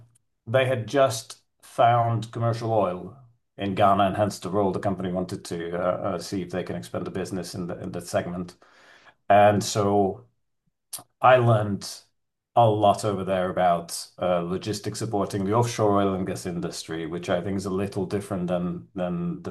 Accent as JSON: {"language": "English", "country": "Hungary", "tie": "born or raised there", "lives_now": "-", "said": "And I was quite young, and I had to relocate from my hometown to the capital, Budapest. Somehow I never found my place. I always felt this itch to move."}